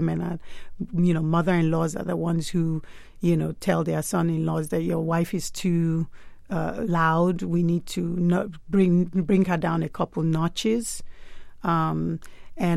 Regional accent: Lagos, Nigeria; moved away as an adult; also born or lived in United States; I was born in Lagos, Nigeria, and I went through high school there, and then I moved to the U.S. and went to college. And years later, I married a Nigerian and moved back to Nigeria.

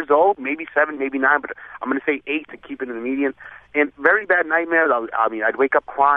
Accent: Costa Rica; I'm from Costa Rica. I'm Hispanic.

